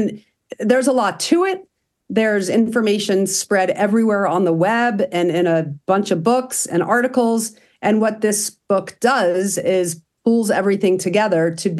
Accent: Colorado, United States; We're from Colorado and love the outdoors.

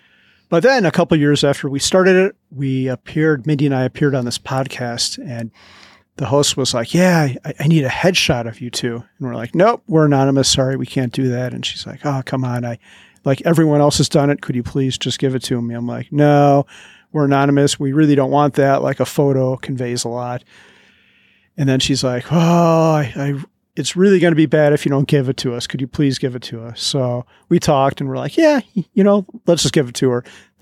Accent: Midwest, United States; God, I'm from the Midwest, and people in the Midwest, I guess there's a certain type of attitude and people are usually pretty modest.

